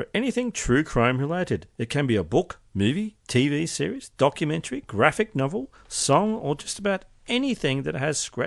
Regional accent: United States; As I'm from the United States, I had to buy this book from UK Amazon.

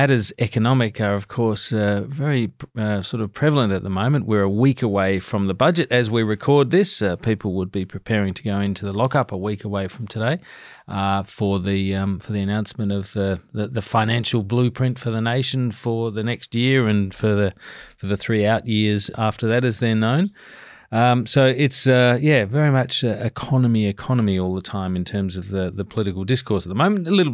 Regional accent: Adelaide, South Australia, Australia; now in Canberra, Australia; Now, I shouldn't say that because I'm from Adelaide and I...

